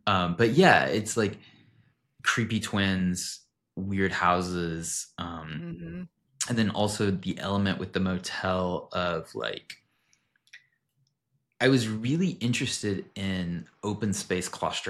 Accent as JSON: {"language": "English", "town": "Waco", "region": "Texas", "country": "United States", "tie": "born or raised there", "said": "I was in my hometown, which is a small, smallish city called Waco. It's like in the middle of Texas, like the heart of Texas."}